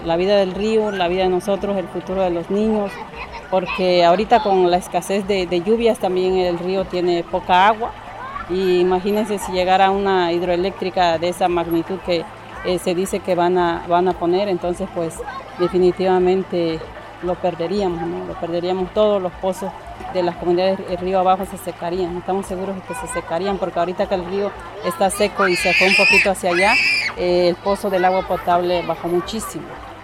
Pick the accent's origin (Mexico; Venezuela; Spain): Mexico; Paso de la Reina, Oaxaca; de Paso de la Reina, integrante del Consejo de Pueblos Unidos en Defensa del Río Verde, Copudero.